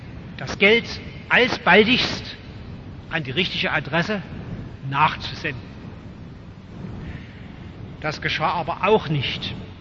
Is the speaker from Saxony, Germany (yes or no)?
yes; Dresden, Saxony, Germany; born there; Ich bin in Dresden geboren, ich bin oft als Kind an dieser Kirche vorbeigegangen.